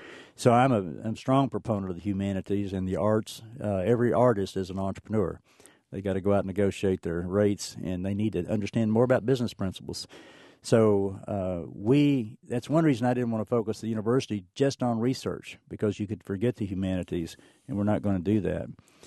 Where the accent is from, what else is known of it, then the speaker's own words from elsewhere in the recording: Kentucky, United States; in Hopkins County, where I grew up in Kentucky, the preterm birth rate was 16%.